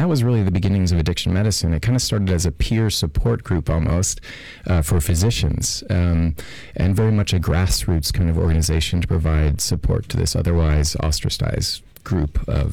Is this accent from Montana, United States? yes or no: yes; Montana, United States; So I grew up in Montana, and I think my interest in addiction really started then.